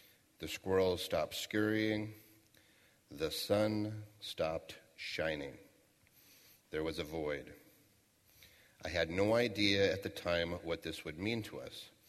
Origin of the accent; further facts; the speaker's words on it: Levittown, New York, United States; I grew up in Levittown, New York, and my mom stayed home to raise three daughters while Dad went to Brooklyn to work.